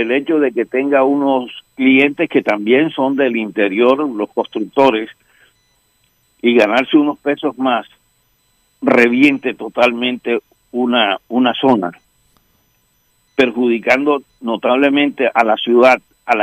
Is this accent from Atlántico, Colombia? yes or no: yes; Barranquilla, Atlántico, Colombia; como barranquillero creo que debo hacerlo